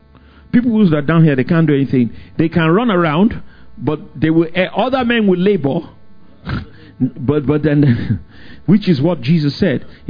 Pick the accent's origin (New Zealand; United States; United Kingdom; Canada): United Kingdom; England; I didn't know who anybody was because I came from England. I was just a kid